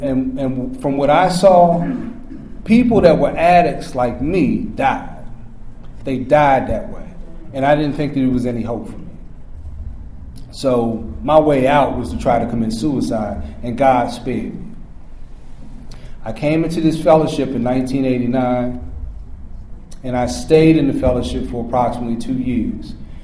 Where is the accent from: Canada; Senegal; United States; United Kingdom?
United States; Washington, District of Columbia; I'm from Washington, D.C., born and raised, and I drank my first beer in Oxen Run Park